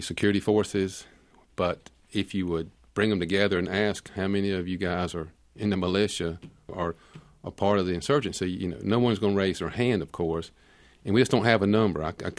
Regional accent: United States; Well, it makes me glad I'm an American. I can honestly say that.

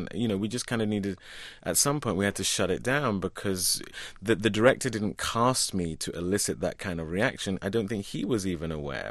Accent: London, United Kingdom; These were all things that were badges of honor where I grew up in North London.

